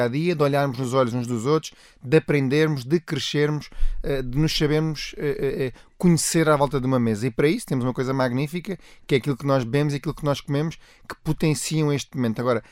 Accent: Rio de Janeiro, Brazil; Eu, por exemplo, nasci no Rio de Janeiro, no Brasil, e cresci com sabores tropicais.

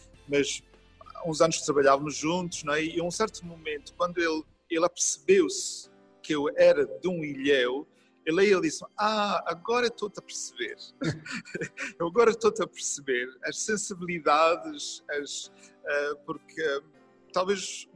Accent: Azores, Portugal; born there; teria que ser, obviamente, na ilha onde eu nasci, na ilha de São Jorge.

